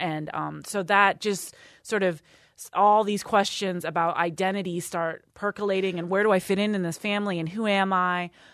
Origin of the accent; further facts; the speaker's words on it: Ann Arbor, Michigan, United States; Growing up in Ann Arbor was amazing. It's a cliche to say so, but it's a great place to grow up.